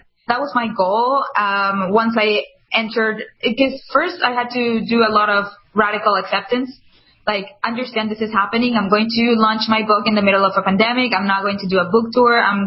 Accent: Venezuela; and I'm originally from Venezuela.

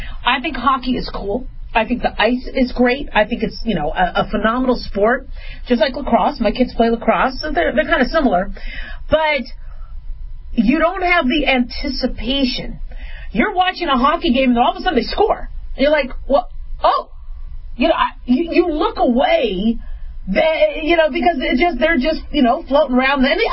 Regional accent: Phoenix, Arizona, United States; also born or lived in Las Vegas / Los Angeles; You know, I grew up in Phoenix. I grew up in Vegas. I was born in L.A., so yeah, Dodgers, but I didn't really go to Dodger games when I was little because we had moved from California kind of early on.

